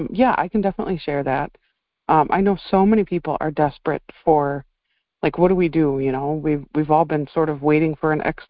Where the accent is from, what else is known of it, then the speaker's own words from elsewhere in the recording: Wisconsin, United States; I'm from Wisconsin.